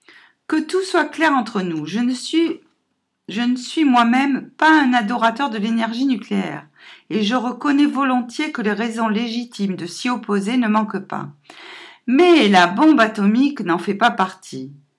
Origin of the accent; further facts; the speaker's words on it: Provence-Alpes-Côte d'Azur, France; il se trouve que moi je suis du Vaucluse et que justement quand j'avais 14-15 ans, il y avait une sortie d'école qui nous a amené à Marcoule